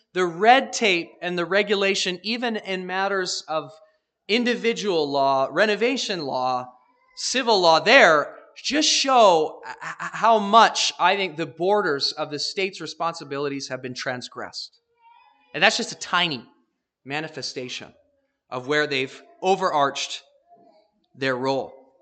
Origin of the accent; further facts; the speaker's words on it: Canada; We as Canadian people have become far more and more and more reliant on the state to take care of us, to govern matters of life.